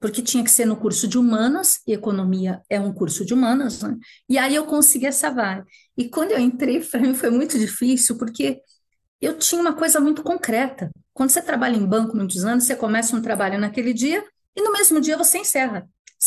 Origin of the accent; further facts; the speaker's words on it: São Paulo, Brazil; Como eu sou da Zona Norte, nasci na Zona Norte, eu morava ali perto do Carandiru.